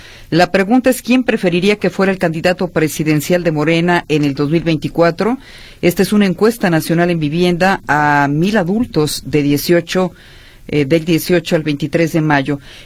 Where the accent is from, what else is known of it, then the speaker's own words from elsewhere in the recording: Mexico; También el INEGI presentó una encuesta sobre discriminación muy reveladora de cómo somos los mexicanos.